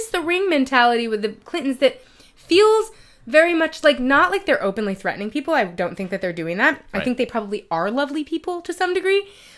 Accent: New York, United States; But only interesting to me, and I think interesting to me specifically as a New Yorker.

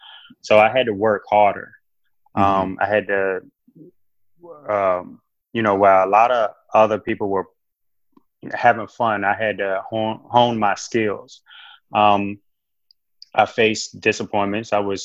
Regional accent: Hampton, Virginia, United States; I'm from Hampton, Virginia. I grew up in a rough environment, but nurturing environment.

